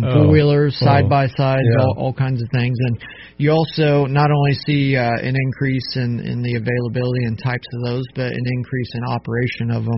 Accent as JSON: {"language": "English", "town": "Howard County", "region": "Maryland", "country": "United States", "tie": "born or raised there", "said": "Yeah, so I grew up in Howard County. Went to Eastern High School."}